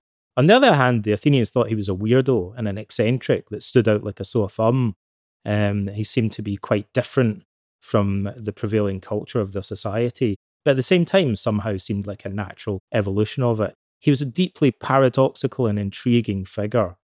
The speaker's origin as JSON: {"language": "English", "region": "Scotland", "country": "United Kingdom", "tie": "born or raised there", "said": "When I was a kid and I grew up in Scotland, I was brought up in the Church of Scotland."}